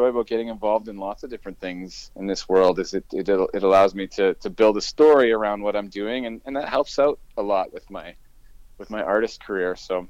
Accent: St. Albert, Alberta, Canada; My hometown show. Yeah, we got … coming out, and we're going to be doing another singer-songwriter thing. And it's right down the road from my house. I'm so excited. I don't think I've ever done a hometown show. Never played in St. Albert.

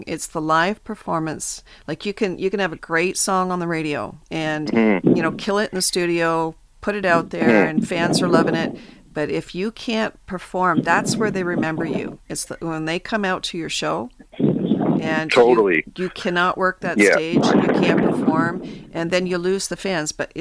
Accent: Canada; as a Canadian, so proud of you.

